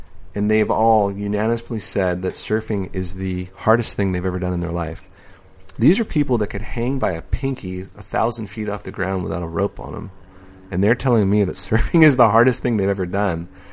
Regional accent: San Diego, California, United States; I grew up surfing in San Diego, and Skip was our hero.

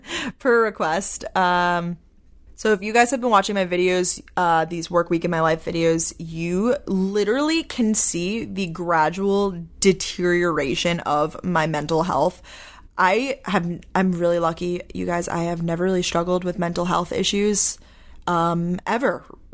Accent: Long Island, New York, United States; also born or lived in Georgia; now in Boston, United States; But I moved from Georgia up here to Boston. I'm originally from Long Island. I know I'm all over the place, but now I'm here in Boston and I do love the city.

